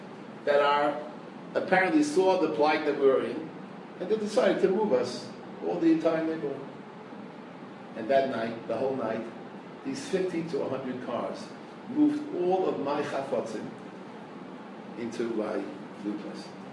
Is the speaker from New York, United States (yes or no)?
yes; New York, United States; I come from New York.